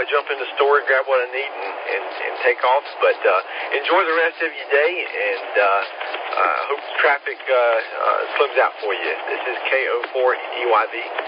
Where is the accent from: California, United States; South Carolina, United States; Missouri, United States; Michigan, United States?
South Carolina, United States; Whitmire; and I'm from Whitmire. So we generally take I-385 to get up here to Greenville